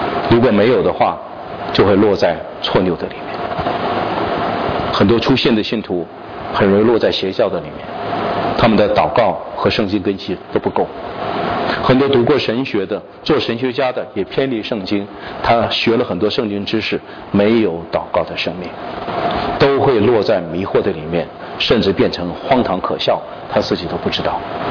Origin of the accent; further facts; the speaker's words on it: China; 我们中国人都说好心做坏事情嘛